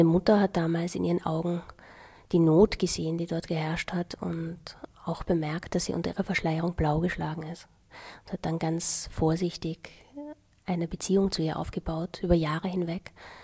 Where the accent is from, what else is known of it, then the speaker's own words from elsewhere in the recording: Austria; in der Landarztpraxis meines Vaters in Österreich, wo ich aufgewachsen bin.